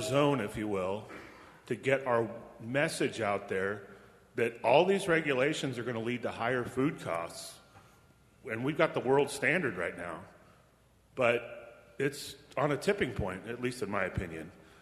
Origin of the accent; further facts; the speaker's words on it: California, United States; I'm from California.